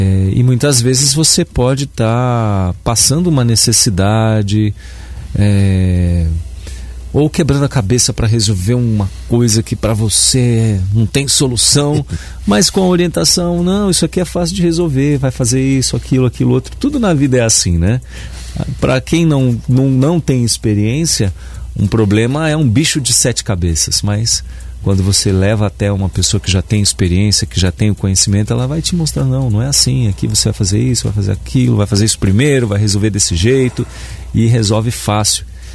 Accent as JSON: {"language": "Portuguese", "region": "São Paulo", "country": "Brazil", "said": "Eu falo porque eu vim de São Paulo"}